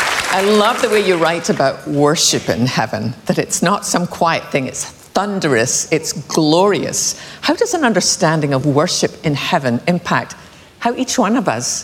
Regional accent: Scotland, United Kingdom; When I was a teenager growing up in Scotland

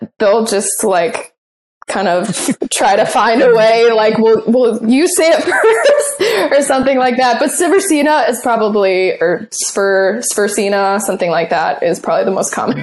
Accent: Dearborn, Michigan, United States; Yeah, I am from the United States. I'm from Dearborn, Michigan, and I'm an artist and a songwriter

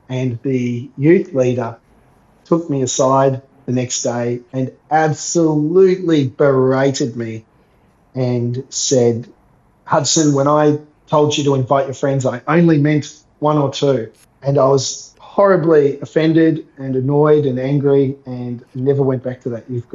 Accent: Brisbane, Queensland, Australia; Then most of my childhood was Nudgee Beach, which is a really cool place to grow up, like a small country town in the city with a beach, mangroves, and always been a Northsider.

